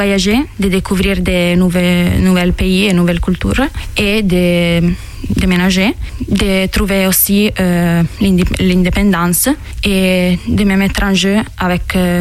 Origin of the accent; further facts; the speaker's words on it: Mondovì, Piedmont, Italy; French is a second language; now in France; Je viens d'Italie, d'un village qui s'appelle Mondovì, dans la province de Cuneo, dans le nord de l'Italie. C'est un village de 25 000 habitants, près de les Alpes. Et je suis ici depuis le 10 janvier, et pendant 6 mois jusqu'à la fin de juin.